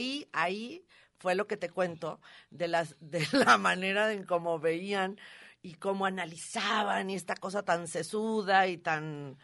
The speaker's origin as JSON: {"language": "Spanish", "country": "Mexico", "said": "Eso yo como mexicana"}